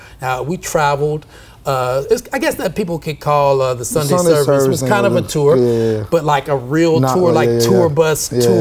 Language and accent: English; Oklahoma City, Oklahoma, United States; And growing up in Oklahoma City, of course, everything